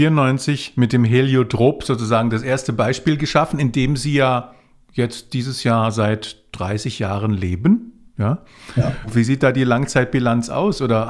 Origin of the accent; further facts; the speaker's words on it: Konstanz, Baden-Württemberg, Germany; Sie haben in meiner Heimatstadt Konstanz Bautechnik und Architektur studiert